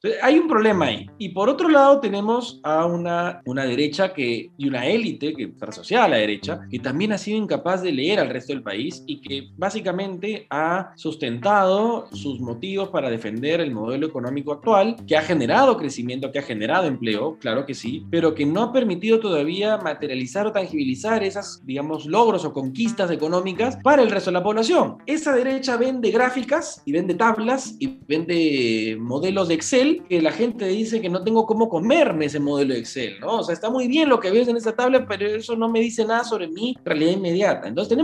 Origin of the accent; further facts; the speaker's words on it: Peru; ¿En qué otra cosa nos hermanamos, enganchamos, nos concatenamos como peruanos?